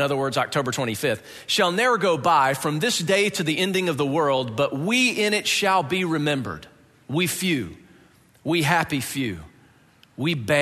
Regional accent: Atlanta, Georgia, United States; also born or lived in Florida; now in Buffalo, United States; when I moved here from Florida, even though I'm originally from Atlanta, when I moved here from South Florida, where I was for 8 years prior to coming up here to Buffalo

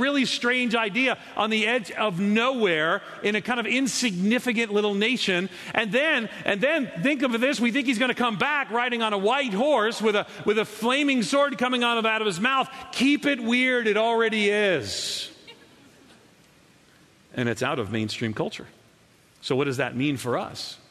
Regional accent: New York, United States; You know, I grew up Catholic on Long Island, just outside of New York City. We were Irish Catholic.

